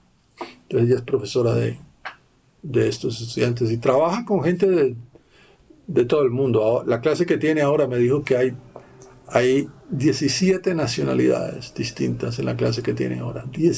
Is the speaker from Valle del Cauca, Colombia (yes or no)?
yes; Cali, Valle del Cauca, Colombia; Y en la ciudad de donde yo vengo, en Cali